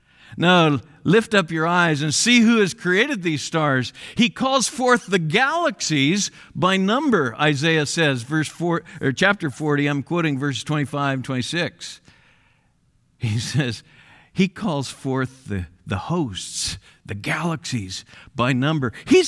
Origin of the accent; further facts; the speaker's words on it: United States; I'm an American, and I'm appreciative of the camaraderie that I sense right now in our culture.